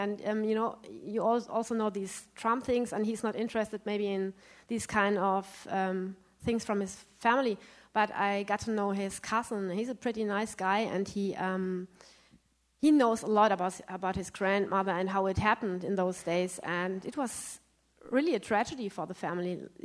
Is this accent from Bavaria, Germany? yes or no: no; Kallstadt, Rhineland-Palatinate, Germany; moved away as an adult; I'm from Kaltstadt. I grew up there until I was 21. And it's a really small town life.